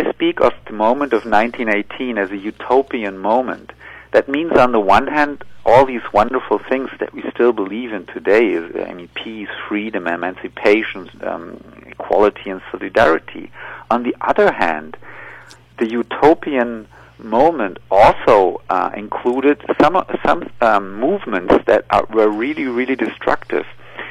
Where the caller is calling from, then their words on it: Berlin, Germany; Yes, I'm calling from Germany.